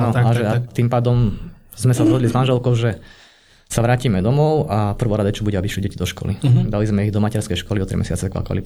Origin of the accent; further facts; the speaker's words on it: Prievidza, Trenčín Region, Slovakia; born there; Narodil som sa v Prievidzi. Uh-huh. Otec je Vietnamec, maminka je Slovenka. Otec prišiel po vojne. A klasické, vychovaný som bol ako Slovak v podstate. Uh-huh. A vôbec ani ako Vietnamec. Nevedel som jazyk